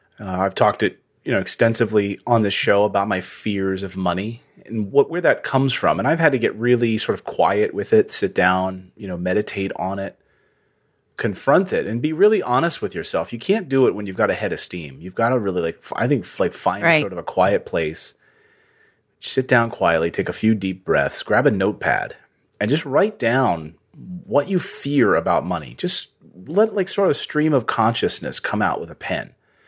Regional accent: United States; but we grew up in the United States with a lot of conditioning about wealth building in this country.

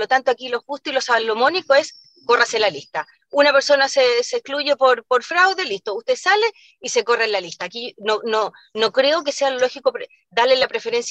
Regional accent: Chile; soy súper chilena para mis cosas

